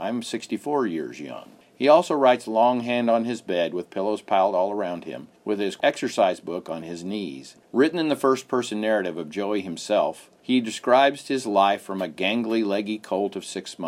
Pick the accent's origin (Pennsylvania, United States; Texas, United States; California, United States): Texas, United States; Canyon; from Canyon, Texas.